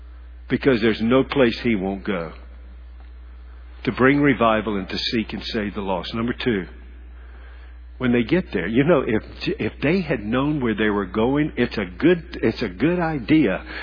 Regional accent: Charlotte, North Carolina, United States; Now, I don't know about you, but I grew up in Charlotte. No, I grew up all over the place, but most of it in Charlotte.

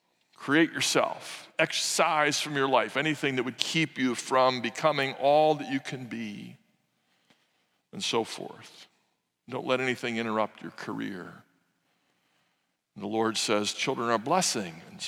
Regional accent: New York City, New York, United States; born there; I'm not against New York City. I was born in New York City.

